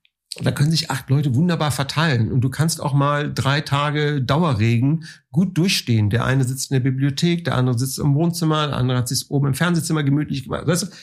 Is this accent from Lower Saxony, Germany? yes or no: no; Sylt, Schleswig-Holstein, Germany; Also ich bin als Jugendlicher quasi auf Sylt aufgewachsen.